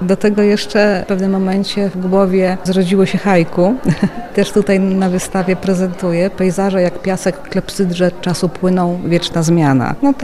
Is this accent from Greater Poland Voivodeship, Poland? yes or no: no; Lublin, Lublin Voivodeship, Poland; Ponieważ jestem lublinianką, chociaż mieszkam teraz troszeczkę dalej od Lublina